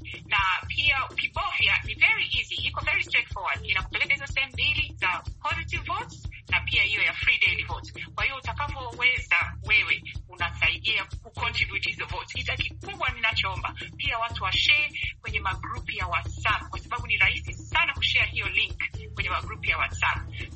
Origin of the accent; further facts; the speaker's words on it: Tanzania; now in United States; Kwa mfano kama mimi ni Mtanzania, ina maana nikishinda kwa Watanzania au kwa Afrika, hichi ni kitu kizuri